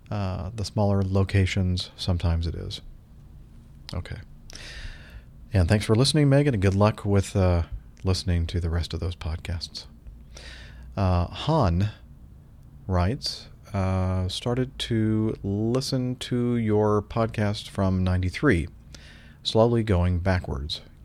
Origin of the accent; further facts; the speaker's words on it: Oklahoma, United States; now in Ohio, United States; I'm originally from Oklahoma, but I now live in Northeast Ohio.